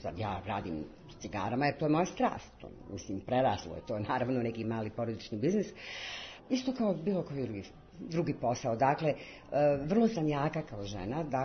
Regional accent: Sarajevo, Federation of Bosnia and Herzegovina, Bosnia & Herzegovina; Jesam Švicarka po papirima, kao malo prije što sam vam rekla, ali ja sam prvenstveno Sarajka.

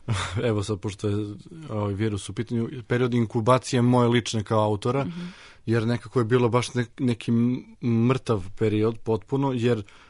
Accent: Leskovac, Southern and Eastern Serbia, Serbia; Bio sam na Hisaru, to je Brdašce kod nas u Leskovcu.

